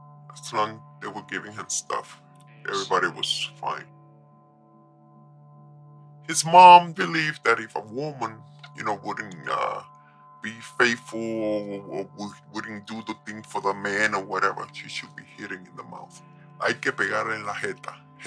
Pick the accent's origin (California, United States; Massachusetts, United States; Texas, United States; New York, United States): New York, United States; Now I was raised in New York.